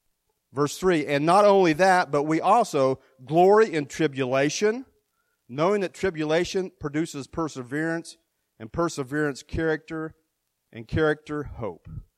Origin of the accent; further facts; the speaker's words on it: West Virginia, United States; I'm from West Virginia. I was the youngest boy out of four boys.